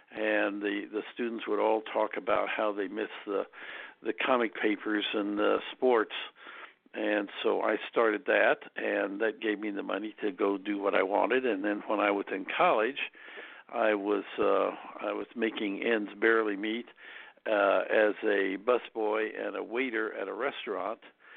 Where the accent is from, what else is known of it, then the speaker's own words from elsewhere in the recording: Kansas, United States; Frankly, the only reason that I got in was because I was from Kansas, and I think they probably wanted to have a few students there from Indian country.